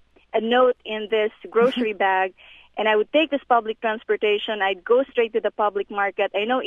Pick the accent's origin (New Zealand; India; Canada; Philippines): Philippines; now in Chicago, United States; because I'm from the Philippines.